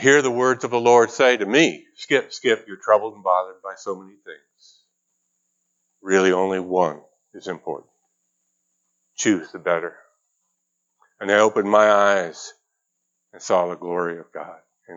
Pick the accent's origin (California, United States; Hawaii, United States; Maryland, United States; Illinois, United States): California, United States; Yeah, I'm a kid from California, by the way, so what I know about hurricanes.